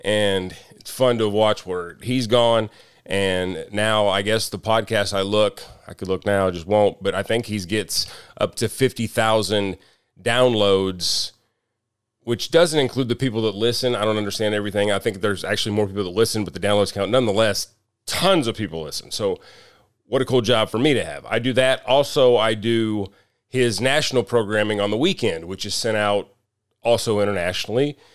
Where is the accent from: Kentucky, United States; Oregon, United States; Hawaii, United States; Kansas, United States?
Kansas, United States; what I'm talking about is the Wolf Creek Nuclear Power Plant that's across from where I grew up in Kansas.